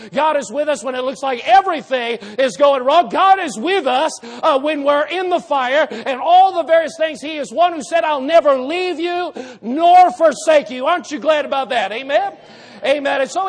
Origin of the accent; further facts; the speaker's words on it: New York, United States; where I grew up in Western New York, but let me tell you, it was the boonies nevertheless.